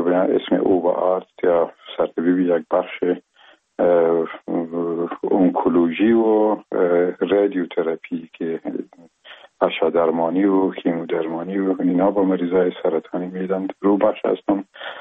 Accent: Afghanistan; first language Pashto; Persian is a second language; وقتی خوست رفتیم مشکلی نبود چون زبان مادری ما پشتو بود و در او جایی که ما کلان شدیم به اصطلاح ما دو زبانه کلان شدیم

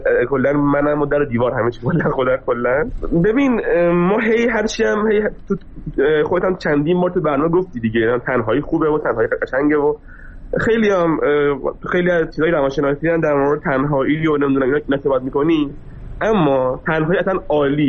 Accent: Iran; من خودم هم مثلا یه دوره از ایران اومدم بیرون دوباره برگشتم

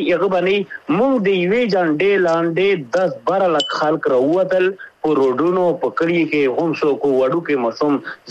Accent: Pakistan; مونږ د پاکستان یو پاکستان دې زمونږ دې

